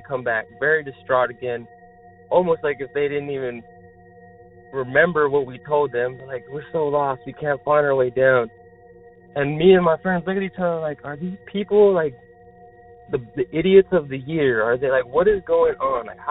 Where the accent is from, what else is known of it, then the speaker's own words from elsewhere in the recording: Texas, United States; I'm from Texas, and I've been here for 7 years